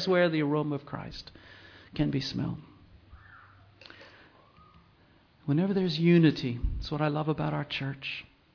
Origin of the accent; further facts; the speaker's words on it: United States; Growing up in America, and particularly watching, thankfully from afar, from Africa, the moral majority take power in America.